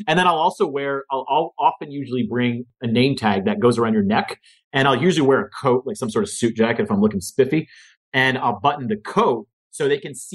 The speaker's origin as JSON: {"language": "English", "country": "India", "said": "My Indianness like, I'm like naturally cheap because I'm Indian"}